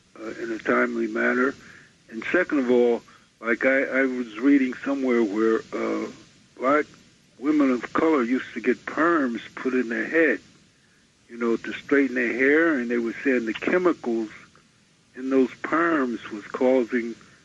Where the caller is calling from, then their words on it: Brooklyn, New York, United States; I'm calling from Brooklyn.